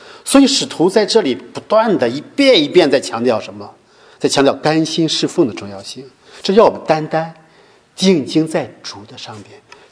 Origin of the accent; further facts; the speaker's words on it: Shandong, China; 我们中国君子就是这样的，我们山东人尤其如此，特别想让别人夸自己是个好人